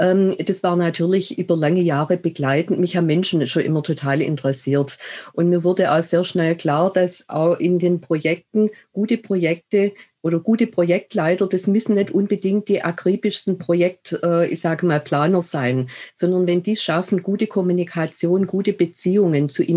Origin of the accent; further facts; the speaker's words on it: Stuttgart, Baden-Württemberg, Germany; accent: Swabian; Wie man vielleicht an der Sprache unschwer hört, ich komme aus dem schwäbischen Raum, in Stuttgart geboren, lebe und arbeite hier auch, allerdings schon seit einigen Jahren natürlich bundesweit.